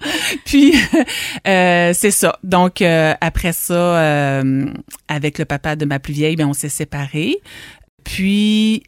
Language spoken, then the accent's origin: French; Gaspé, Quebec, Canada; j'ai 46 ans, je suis née à Gaspé. J'ai passé la très grande majorité de ma vie à Gaspé. Mes parents sont originaires de la Baie-des-Chaleurs.